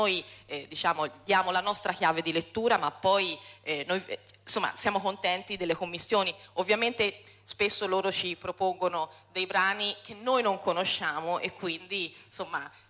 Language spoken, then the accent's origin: Italian; Senegal; Italian is a second language; riuscire a portare quello che la musica aveva dato a me nel mio paese di origine, che è il Senegal.